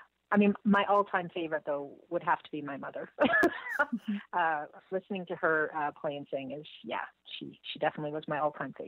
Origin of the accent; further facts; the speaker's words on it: Nova Scotia, Canada; born there; I was born in Nova Scotia, so, you know, East Coast through and through.